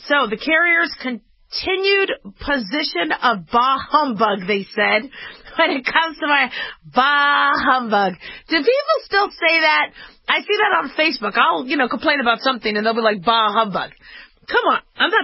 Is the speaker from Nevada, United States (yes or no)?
yes; Las Vegas, Nevada, United States; I come from Las Vegas, Nevada